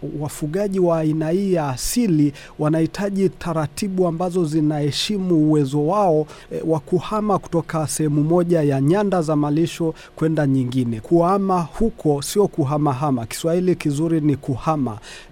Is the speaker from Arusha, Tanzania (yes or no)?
yes; Ngorongoro, Arusha, Tanzania; Mimi natoka wilaya Ngorongoro, kaskazini mwa Tanzania, mkoa wa Arusha.